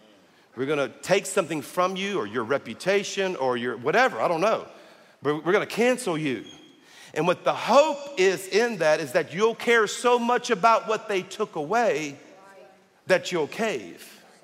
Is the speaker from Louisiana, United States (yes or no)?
yes; Louisiana, United States; I'm from South Louisiana, and I tell Cajun stories, you know, jokes